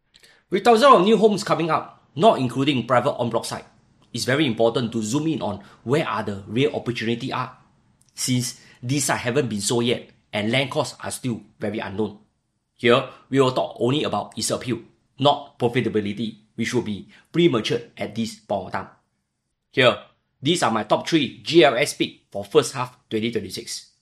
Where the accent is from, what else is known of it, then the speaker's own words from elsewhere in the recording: Bedok, Singapore; born there; I was born in Bedok. I'm a Bedok boy.